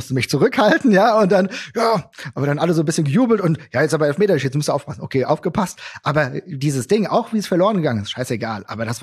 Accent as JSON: {"language": "German", "town": "Gelnhausen", "region": "Hesse", "country": "Germany", "said": "Rhein-Main-Gebiet, ich komme aus Gelnhausen, Einzugsgebiet, Eintracht, 100% alle."}